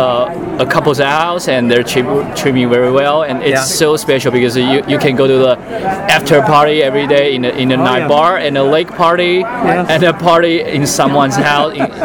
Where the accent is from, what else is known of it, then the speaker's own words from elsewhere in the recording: Taiwan; English is a second language; I'm from Taiwan.